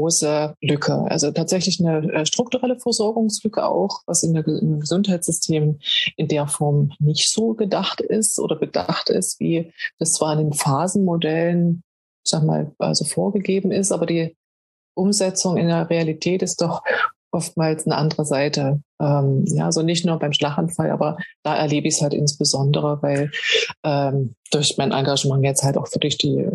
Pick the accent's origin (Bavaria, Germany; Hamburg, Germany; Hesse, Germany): Hamburg, Germany; Ich bin aus Hamburg, gerade von Hamburg und von überall eigentlich.